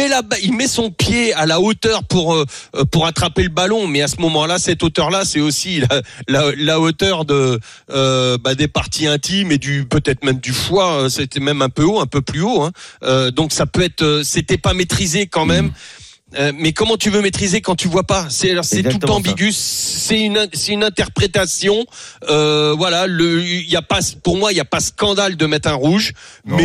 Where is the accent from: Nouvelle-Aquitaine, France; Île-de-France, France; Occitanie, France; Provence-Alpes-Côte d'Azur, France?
Nouvelle-Aquitaine, France; Poitiers; Mais je suis de Poitiers, moi, tu sais, comme on n'a pas beaucoup de sports de haut niveau.